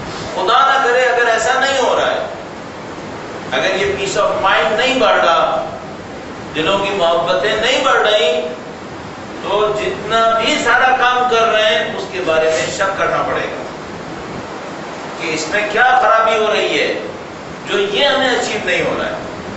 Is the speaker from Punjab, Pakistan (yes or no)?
no; Karachi, Sindh, Pakistan; دوسرا پوائنٹ جس کے اوپر ہم نے اصرار کیا وہ یہ تھا کہ ہمارا تعلق کراچی سے ہے، اس کی مثال بھی دیتا چل.